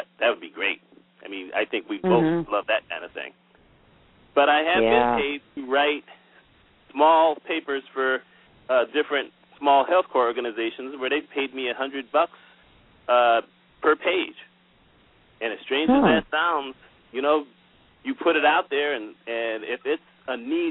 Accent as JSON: {"language": "English", "country": "United States", "said": "I highlighted myself as an American writer, lived in New York"}